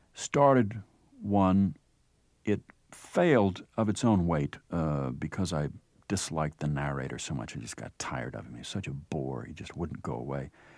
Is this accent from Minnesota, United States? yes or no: yes; Minnesota, United States; I grew up in Minnesota listening to the very tail end of that era of radio